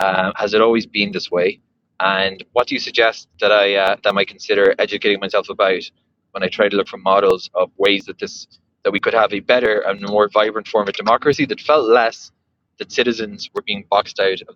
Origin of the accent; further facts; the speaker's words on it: Ireland; moved away as an adult; So as you both know, I grew up in Ireland, lived there until I was 25, in fact.